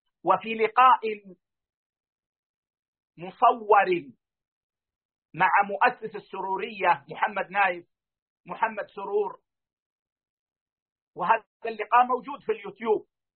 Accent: Saudi Arabia; ثم ذهب إلى بلادنا المملكة العربية السعودية لتدريس مادة الرياضيات

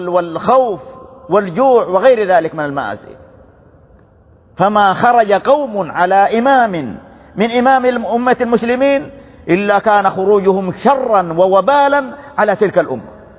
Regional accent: Saudi Arabia; بلدنا المملكة العربية السعودية

